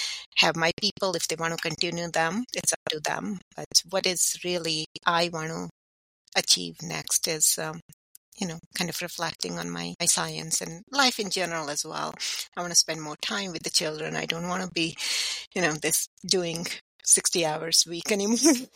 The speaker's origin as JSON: {"language": "English", "country": "India", "moved": "as an adult", "said": "although I'm from India, I did my higher education in India, where it's a somewhat similar culture. But I've been here for 20 years"}